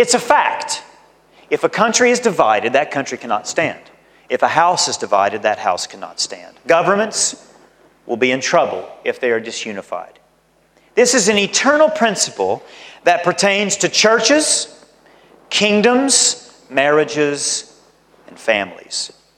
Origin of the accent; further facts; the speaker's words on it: United States; A good example, I'm American.